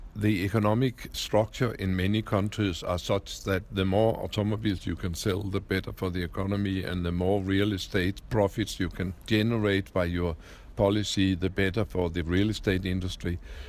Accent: Copenhagen, Capital Region of Denmark, Denmark; I come myself from Copenhagen. I've lived there my whole life. I've been married for 56 years now.

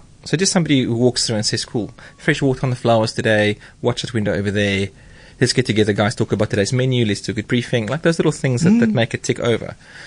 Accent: South Africa; It's all about my inspiration as a South African chef of what I used to eat when I was a kid.

